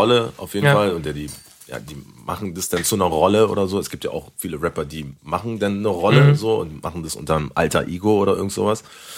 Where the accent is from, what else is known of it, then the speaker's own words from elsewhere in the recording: Berlin, Germany; ich bin hier in Kreuzberg groß geworden und habe auch meine Scheiße gebaut und sowas alles. Und da waren halt meine alten Klassenkameraden, ich bin halt hier Skalitzer in die Kiezschule gegangen.